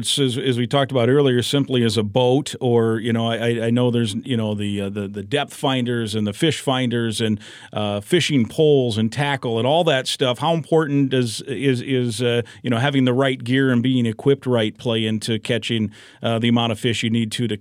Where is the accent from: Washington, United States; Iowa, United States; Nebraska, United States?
Iowa, United States; But I grew up in Iowa, and that's you know, down there it's a lot of you know, sunnies and bluegills and maybe crappie